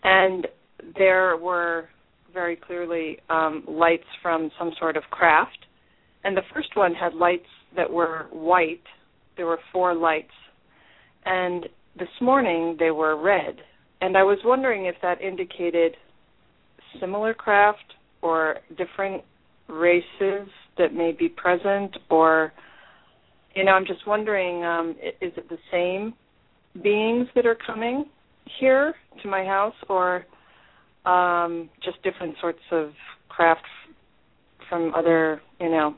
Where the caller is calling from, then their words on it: Rockport, Massachusetts, United States; I'm calling from Rockport, Massachusetts.